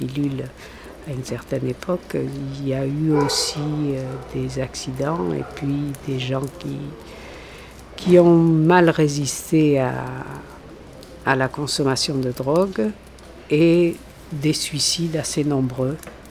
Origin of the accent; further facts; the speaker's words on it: Bruges, Nouvelle-Aquitaine, France; On a construit une maison à Bruges, j'ai passé mon enfance à Bruges et je suis allée à l'école dans ce village.